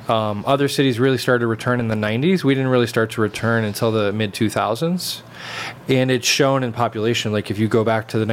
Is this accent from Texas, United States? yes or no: no; St. Paul, Minnesota, United States; now in Sacramento, United States; But even those, like when I grew up in St. Paul, we had a freeway blow right through one of our historic African-American communities called Rondo.